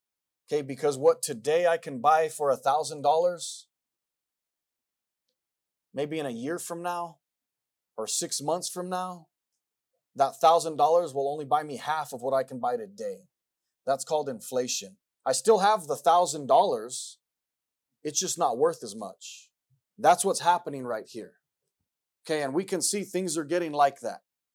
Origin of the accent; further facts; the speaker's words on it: United States; And as an American, it just frustrates me to know that this is what's going to happen